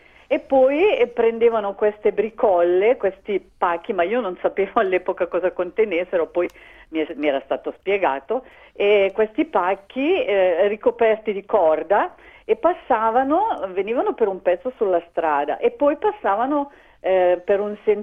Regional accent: Arogno, Ticino, Switzerland; Io sono di Arogno, anch'io.

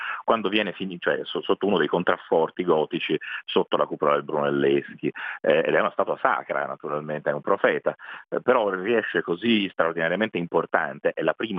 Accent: Florence, Tuscany, Italy; lo dico da fiorentino

